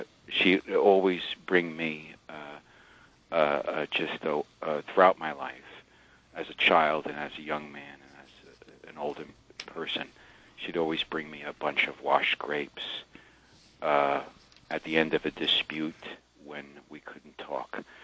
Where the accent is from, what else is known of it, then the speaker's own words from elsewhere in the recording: Queens, New York, United States; from Queens.